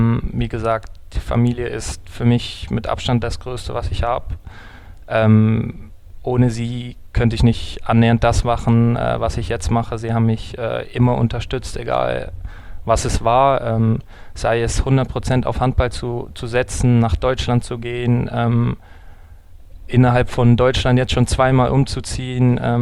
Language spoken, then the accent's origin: German; Aarau, Aargau, Switzerland; ich fühle mich natürlich mehr als Schweizer, weil ich dort aufgewachsen bin